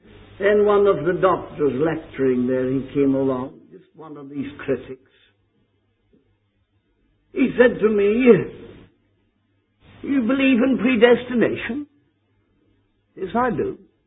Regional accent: Northern Ireland, United Kingdom; We go across the water to London and we say we come from Ulster, and the people look at you as if you were a queer case.

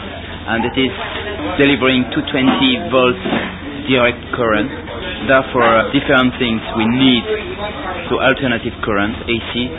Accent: Switzerland; first language French; English is a second language; I come from Switzerland, French-speaking, and I'm now 10 months on the ship as the ship electrician.

